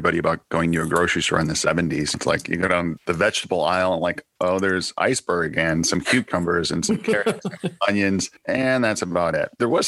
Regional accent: Illinois, United States; where we grew up outside of Chicago, Chicago is a big food town

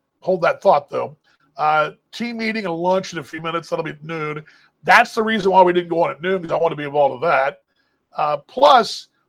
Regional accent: Dallas, Texas, United States; That's not my hometown. My hometown is Dallas. Big difference, right? I mean, 4 hours different.

